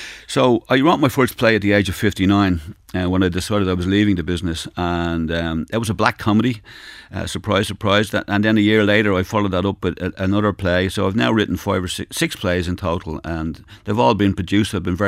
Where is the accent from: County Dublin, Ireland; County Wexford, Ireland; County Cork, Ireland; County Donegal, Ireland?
County Dublin, Ireland; Cabra; Well, I grew up in Cabra